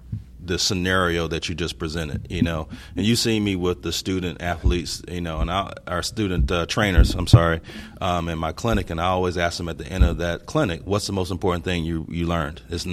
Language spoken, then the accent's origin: English; the South, United States; I'm from the South, so everything's kind of, you know.